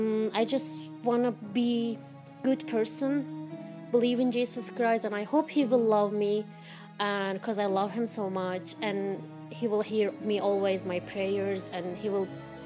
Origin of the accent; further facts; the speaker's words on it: Turkey; English is a second language; moved away as an adult; now in United States; and I am from Turkey, and I've been in the United States like on and off 4 years.